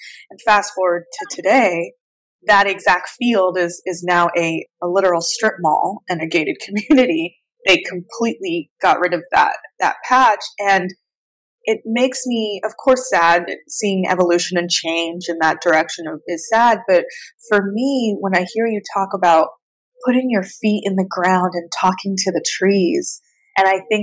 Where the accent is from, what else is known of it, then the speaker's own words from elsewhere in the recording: California, United States; where I grew up in Southern City, California, what a lot of people don't know about Orange County, where you and I met, is there's a reason why it's called Orange County.